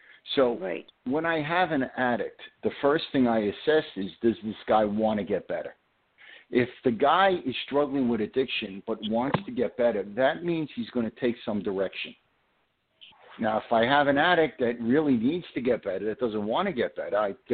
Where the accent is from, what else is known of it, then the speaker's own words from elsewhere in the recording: Brooklyn, New York, United States; I'm more like a guy that was born and raised in Brooklyn than a doctor.